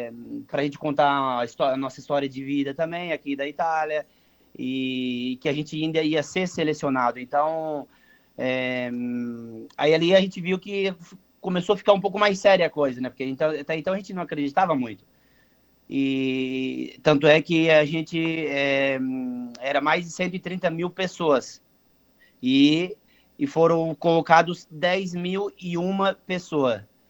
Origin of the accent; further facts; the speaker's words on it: Urussanga, Santa Catarina, Brazil; moved away as an adult; now in Italy; somos de Uruçanga, né? A gente nasceu aí, então eu saí de Uruçanga com 18 anos. A gente é de uma família muito humilde, né?